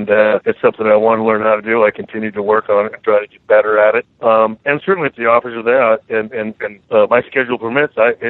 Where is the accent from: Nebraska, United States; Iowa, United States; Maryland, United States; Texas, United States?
Texas, United States; Well, you know, I'm from Texas. I'm a cowboy.